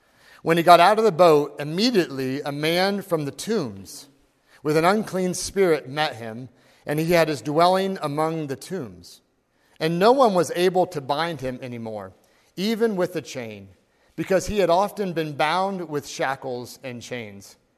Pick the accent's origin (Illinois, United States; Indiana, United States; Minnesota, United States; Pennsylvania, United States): Indiana, United States; now in Eugene, United States; we came from Indiana, the middle of Indiana, so kind of we call it Middle Earth if you're from the from that area. Life is very different where I grew up compared to Eugene.